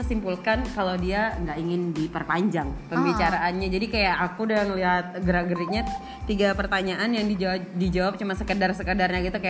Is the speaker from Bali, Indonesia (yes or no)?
yes; Bali, Indonesia; karena dari kecil dilahirkan dan dibesarkan di Bali gitu, jadi nggak bisa bahasa Sunda.